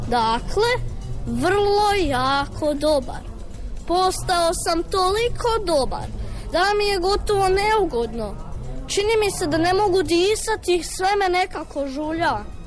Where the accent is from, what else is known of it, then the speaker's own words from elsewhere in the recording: Čepin, Osijek-Baranja County, Croatia; Dolazim iz škole Vladimir Nazor, iz Čepina sam. I drugi ja sam razred.